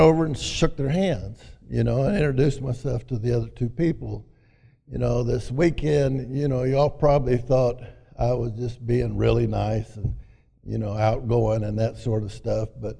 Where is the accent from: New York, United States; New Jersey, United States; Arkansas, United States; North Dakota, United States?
Arkansas, United States; Sheridan; I'm from Sheridan, Arkansas, and I'm glad to be here tonight.